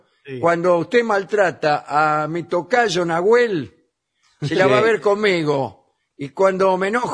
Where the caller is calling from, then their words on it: Montevideo, Uruguay; de Montevideo.